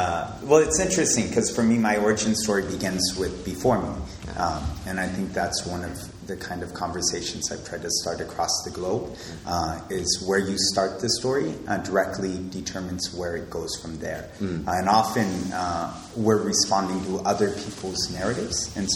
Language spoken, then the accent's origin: English; Alaska, United States; So I think for me, part of my story is growing up in Alaska, being like, why am I here?